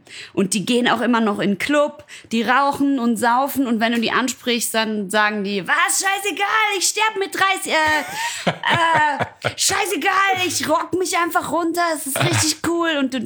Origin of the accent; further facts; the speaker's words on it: North Rhine-Westphalia, Germany; Ich komme aus dem Ruhrpott